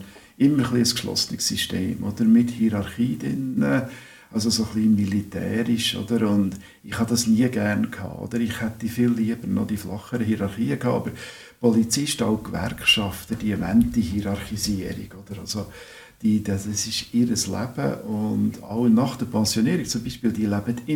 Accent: Switzerland; Bei uns in der Schweiz ist das Volk die Regierung.

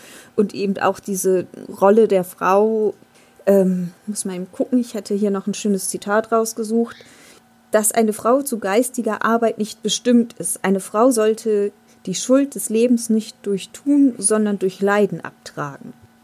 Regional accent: Bremen, Germany; Also tatsächlich als Bremerin

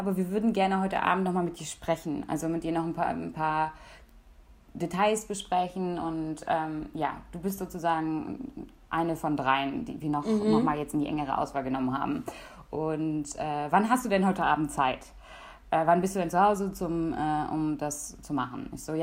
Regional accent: Oberhausen, Eifel, Germany; also born or lived in Poland; Eigentlich komme ich aus der Eifel, beziehungsweise ganz ursprünglich aus Polen. Aber aufgewachsen bin ich in der Eifel, in der Nähe von Köln. Also in einem kleinen Dorf.

